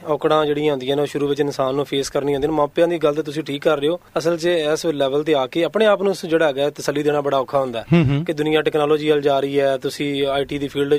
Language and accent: Punjabi; Chak 4R, Punjab, Pakistan; ਤੇ ਮੇਰੀ ਜਿਹੜੀ ਜੰਮਪਲ ਹੈ ਚੌਟ 4R ਇੱਕ ਪਿੰਡ ਹੈਗਾ ਸਾਹੀਵਾਲ ਦੇ ਨੇੜੇ, ਤੇ ਮੇਰਾ ਤਾਲੁਕ ਉੱਥੋਂ ਹੈਗਾ